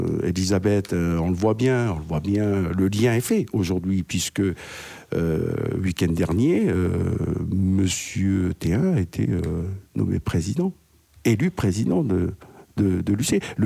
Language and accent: French; Wallis & Futuna; now in New Caledonia; nous sommes ici en Calédonie, nous, Wallisiens et Futuniens